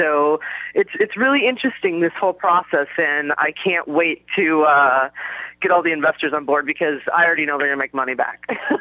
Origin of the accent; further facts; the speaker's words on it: Minnesota, United States; Yes, I am. I'm originally from Minnesota, and I want to put money back into the pockets of Minnesotans